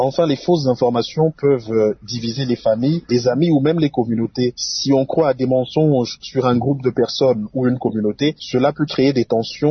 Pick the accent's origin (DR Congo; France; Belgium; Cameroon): DR Congo; ici chez nous en République démocratique du Congo